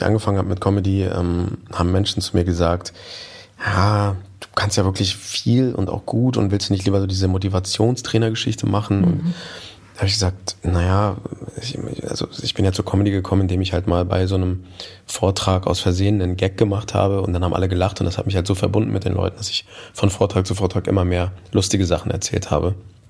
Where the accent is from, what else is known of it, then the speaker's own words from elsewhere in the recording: Turkey; es ist ja sehr offensichtlich, richtig, ich bin Türke